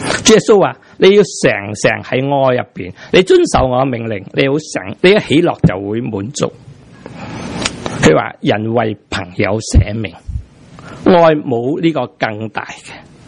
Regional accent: Chaozhou, Guangdong, China; 我哋知唔知我系潮州人，系潮州人嚟噶

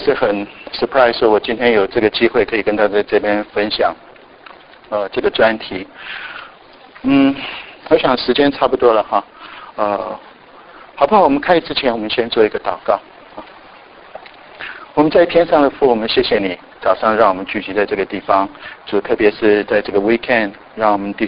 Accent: Japan; 我在日本长大

